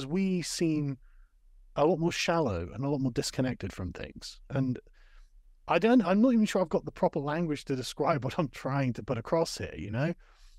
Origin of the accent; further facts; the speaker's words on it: England, United Kingdom; Because I'm an Englishman.